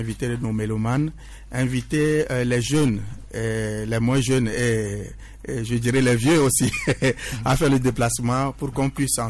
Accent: Togo; que tu sois catholique, bouddhiste, animiste, athée, tout, nous sommes tous des Togolais.

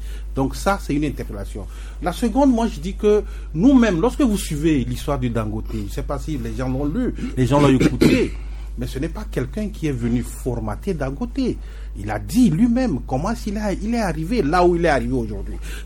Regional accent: Togo; chez nous au Togo

